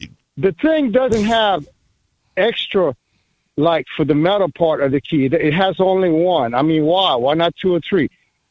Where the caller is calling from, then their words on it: Jeanerette, Louisiana, United States; I'm calling from Jenneret, Louisiana.